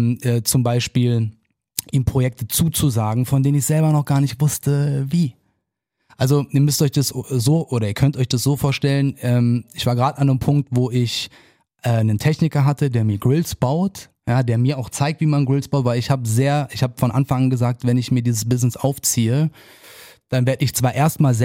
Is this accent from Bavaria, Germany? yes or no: no; Berlin, Germany; es fiel mir damals schon nicht schwer, als Berliner nach München zu gehen